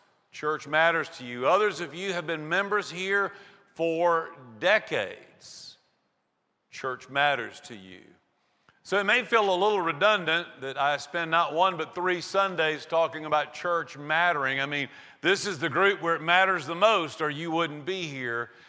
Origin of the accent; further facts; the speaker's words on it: Eatonton, Georgia, United States; I do know that the tallest structure in my hometown, Eatonton, Georgia, and I'm not making this up, is the Eatonton Cooperative Feed Silo. It's the tallest structure, no joke, in Putnam County.